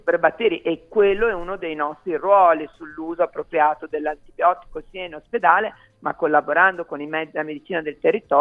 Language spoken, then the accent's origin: Italian; Emilia-Romagna, Italy; io parlo, sono emiliana